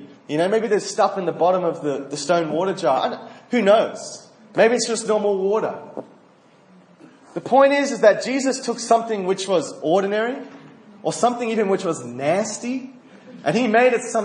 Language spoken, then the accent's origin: English; Australia; You know, being Australian, I think everyone sort of loves this parable.